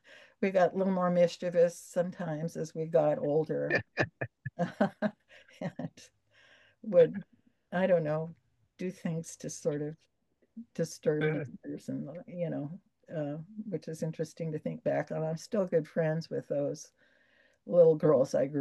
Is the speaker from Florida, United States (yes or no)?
no; Los Angeles, California, United States; I'm a native Californian. My parents' families immigrated from the Midwest and just before the Second World War, and I grew up in West Los Angeles.